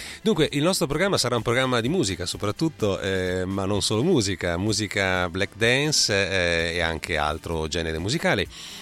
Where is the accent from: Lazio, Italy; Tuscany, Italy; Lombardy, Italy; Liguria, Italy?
Lombardy, Italy; Milan; born there; io sono appunto nato a Milano, anche se da un po' di anni vivo altrove